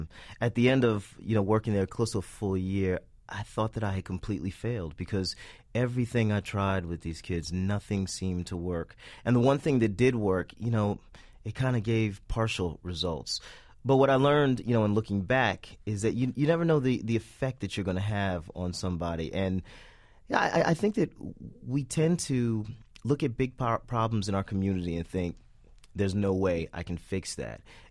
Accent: Florida, United States; now in New York, United States; I actually fell in love with the slam here in New York. I'm from Florida.

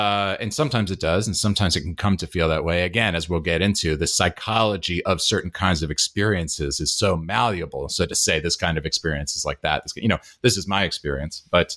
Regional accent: Hyde Park, New York, United States; north of the city, from a town called Hyde Park, New York. Absolutely loved where I'm from. I love my hometown. I love Hyde Park, New York. I miss it so, so much. Dutchess County.

